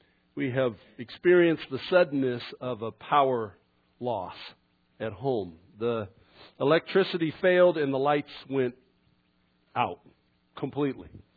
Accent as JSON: {"language": "English", "region": "California", "country": "United States", "said": "We came from Southern Cal, where they don't have too many ice storms that knock out the power."}